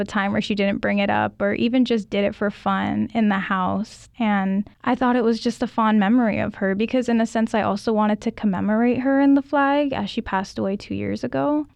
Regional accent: United States; Growing up here on the mainland and also away from Mexico and not speaking Spanish, I always felt in this gray area, like I wasn't enough of one culture.

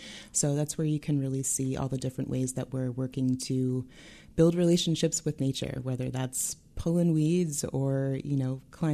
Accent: Brooklyn, New York, United States; which being someone born and raised in Brooklyn and New York is not something I ever would have expected I'd be capable of doing

